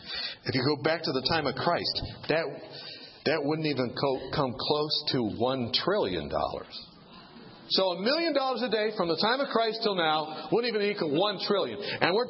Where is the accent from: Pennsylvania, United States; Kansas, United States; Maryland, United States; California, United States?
Kansas, United States; I went to the bank and I said, look, I'm from Kansas.